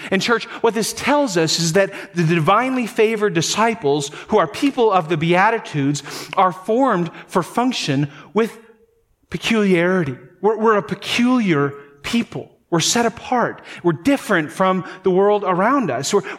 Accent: North Dakota, United States; We come from Norwegian territory there, all right, up in North Dakota.

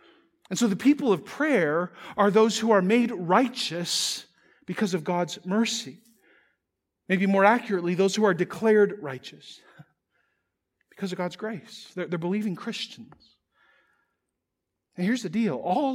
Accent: North Dakota, United States; Why did I say y'all? I'm from North Dakota.

